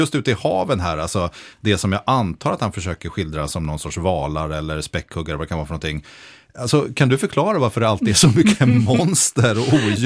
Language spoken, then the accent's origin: Swedish; Stockholm, Stockholm County, Sweden; ständigt tjatar med mig då, som stockholmare.